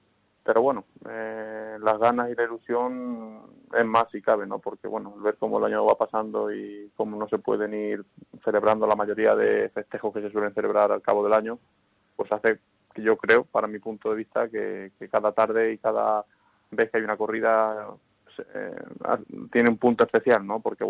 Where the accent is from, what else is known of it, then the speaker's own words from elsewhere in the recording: Albacete, Castilla-La Mancha, Spain; para mí Albacete es una plaza, pues, que a la que le debo mucho en mi tierra y siempre para mí es especial